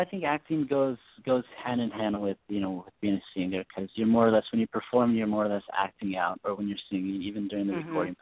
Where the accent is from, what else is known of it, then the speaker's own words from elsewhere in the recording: Arizona, United States; Okay, so I am from Arizona, and as you know, it is always, It's probably cool in Arizona about maybe 4 months out of the year.